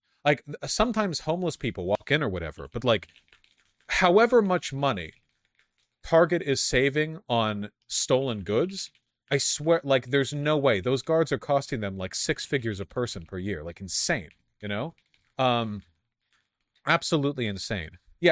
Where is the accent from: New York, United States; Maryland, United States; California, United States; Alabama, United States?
California, United States; Beverly Hills; And keep in mind, I grew up in Beverly Hills. Beverly Hills is a very, very safe neighborhood.